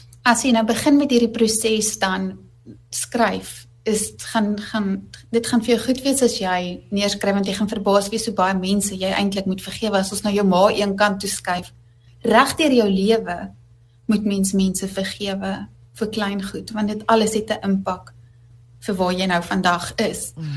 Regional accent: Gauteng, South Africa; now in Western Cape, South Africa; Want ons is oorspronklik van Gauteng af en ons woon nou in die Weskaap.

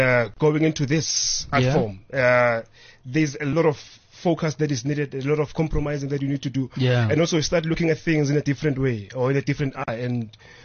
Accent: Alexandra, Gauteng, South Africa; born there; I was born in Alexandra Township, and I was exposed into the traditional dance styles.

